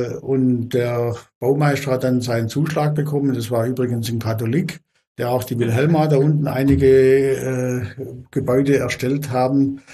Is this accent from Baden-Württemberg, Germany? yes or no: yes; Baden-Württemberg, Germany; aber bei uns in Württemberg war es so